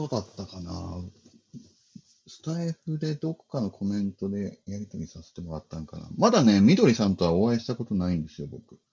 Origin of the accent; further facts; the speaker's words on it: Aomori, Japan; also born or lived in Fukushima / Tochigi; もともとは福島で生まれて、7年間住んでて、小学校1年生で青森に行って、うん、7年間住んでて、栃木に行って7年間か6年かな。だから僕にとっては故郷がないんですよ。